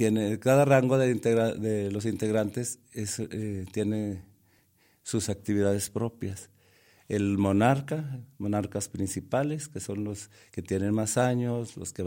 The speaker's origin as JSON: {"language": "Spanish", "country": "Mexico", "said": "yo soy mexicano y los mexicanos tenemos muchas tradiciones, muchos valores culturales"}